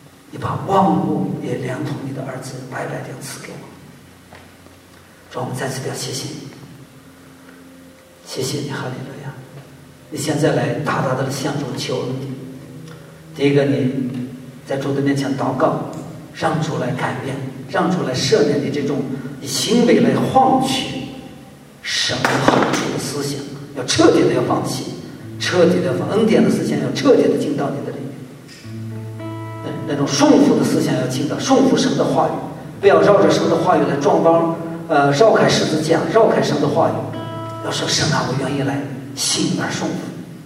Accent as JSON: {"language": "Chinese", "country": "China", "said": "我中国人也是这样"}